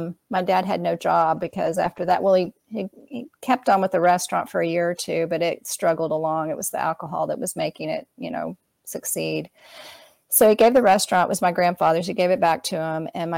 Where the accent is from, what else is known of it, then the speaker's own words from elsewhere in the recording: Dallas, Texas, United States; But yes, I grew up in Dallas, Texas, and I grew up in an Italian family, and my dad owned an Italian restaurant.